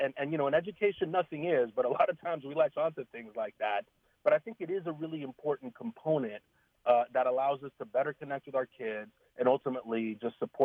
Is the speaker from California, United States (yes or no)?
yes; San Francisco, California, United States; also born or lived in Panama; I grew up, I'm an immigrant from Panama, grew up in San Francisco, went through the public schools